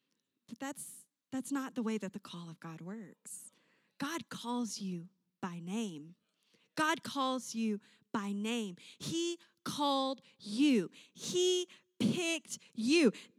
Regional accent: Michigan, United States; I am from Michigan. We have high outer walls.

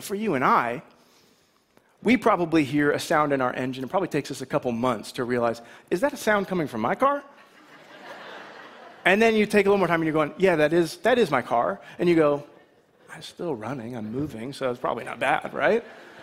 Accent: Michigan, United States; And growing up in Michigan, we would go to different car shows that were around

